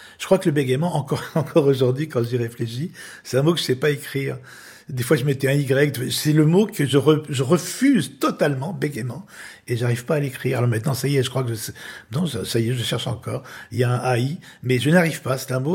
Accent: Lyon, Auvergne-Rhône-Alpes, France; et Lyon, puisque mon père est de Lyon et j'ai été élevé à Lyon.

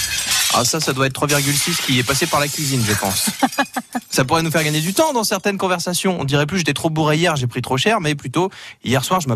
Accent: Hauts-de-France, France; pourtant moi je viens du Nord

